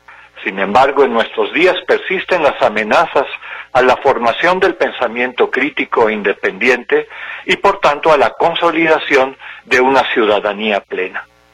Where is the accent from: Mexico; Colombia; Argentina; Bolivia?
Mexico; ahora nos enorgullece como mexicanas y mexicanos